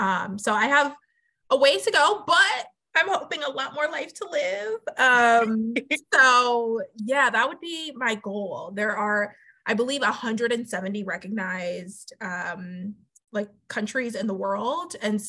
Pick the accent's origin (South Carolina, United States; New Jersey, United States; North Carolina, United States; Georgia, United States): North Carolina, United States; now in Washington, D.C., United States; I have every sort of like Southern ness about me, and I grew up in North Carolina. So when I moved here to the DC area